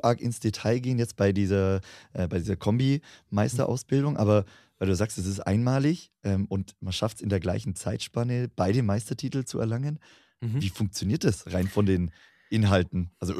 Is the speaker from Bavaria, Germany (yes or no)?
yes; Bavaria, Germany; als Bayer